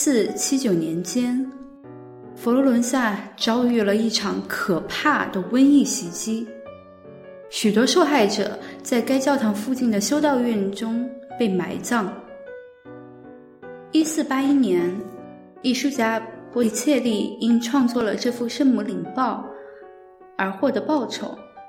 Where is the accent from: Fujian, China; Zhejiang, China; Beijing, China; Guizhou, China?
Guizhou, China; Guiyang; 我的家乡贵州贵阳。这是一座被森林覆盖了一大半的城市。在贵阳，我和家人们一起住在摩天大楼里面，公寓很大，但窗户外的远处却是另一栋大楼